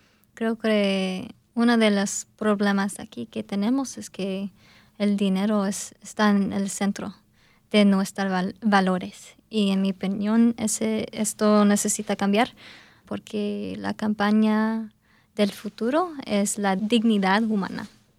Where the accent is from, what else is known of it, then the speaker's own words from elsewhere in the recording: Mexico; mi identidad como mexicana. Y a veces es difícil porque yo no tengo mucha experiencia como mexicana